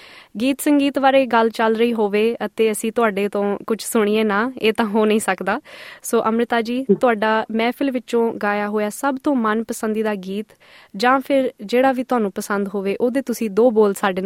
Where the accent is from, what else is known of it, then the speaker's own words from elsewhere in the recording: Australia; ਮੈਂ ਵੀ ਆਸਟ੍ਰੇਲੀਆ ਵਿੱਚ ਜੰਮੀ ਪਲੀ ਹਾਂ